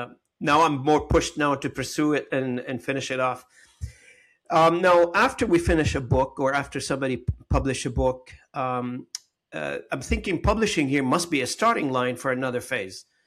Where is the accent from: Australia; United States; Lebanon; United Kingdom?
Lebanon; now in Canada; growing up in the Lebanese civil war in the 70s and the 80s and escaping that civil war and coming to Canada